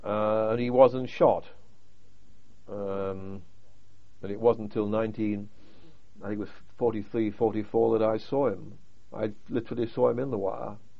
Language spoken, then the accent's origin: English; North East England, United Kingdom; I'm from Northumberland